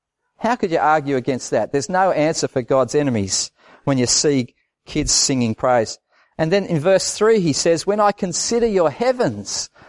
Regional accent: New South Wales, Australia; I grew up in the Blue Mountains and I used to love going and standing on the top of the cliffs

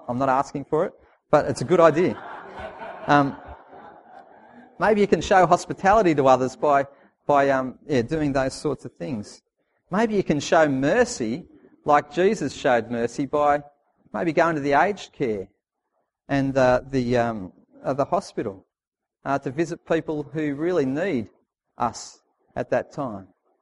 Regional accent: Glenbrook, New South Wales, Australia; I grew up in Glenbrook in the Blue Mountains

